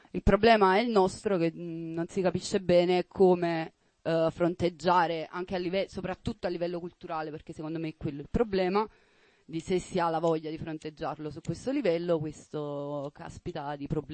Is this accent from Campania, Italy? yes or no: yes; Piano di Sorrento, Campania, Italy; Allora, nel mio paese, a Piano di Sorrento